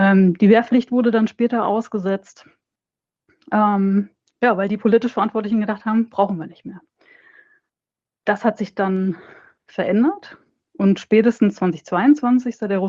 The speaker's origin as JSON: {"language": "German", "region": "West Germany", "country": "Germany", "said": "Ne, also ich bin 1983 geboren, da gab es die DDR noch. Und da hört man schon, ich komme aus Westdeutschland"}